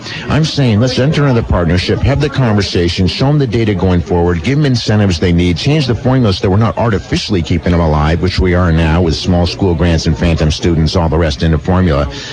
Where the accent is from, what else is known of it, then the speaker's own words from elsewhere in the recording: Vermont, United States; it's not like when I was a kid growing up in Vermont, where you can make a good living with a high school degree.